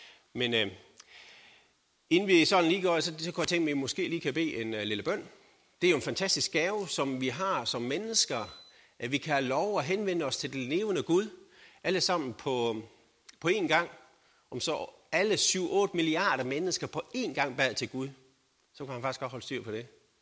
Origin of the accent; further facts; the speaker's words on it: Skjern, Central Denmark Region, Denmark; og jeg kommer faktisk her fra Skjern og omegn. Jeg er i hvert fald født op i Handingen. Og … Jeg har faktisk gået på handelsskolen heromme, og gået om på omegnsskolen også.